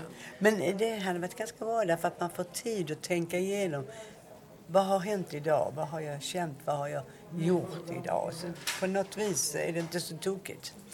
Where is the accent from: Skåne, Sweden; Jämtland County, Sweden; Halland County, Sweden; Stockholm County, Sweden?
Skåne, Sweden; accent: Scanian; Men det är blandat att jag talar väldigt mycket skånska hemma.